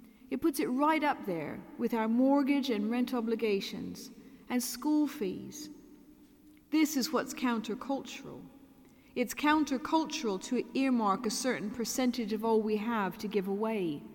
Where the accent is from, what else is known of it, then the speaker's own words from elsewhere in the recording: United Kingdom; I'm both British and American